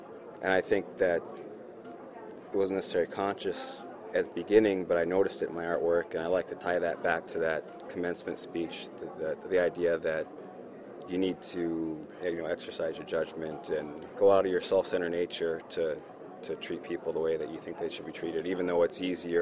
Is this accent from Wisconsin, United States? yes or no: yes; Wisconsin, United States; moved away; No, I'm from Wisconsin, but I've lived here for about 17 years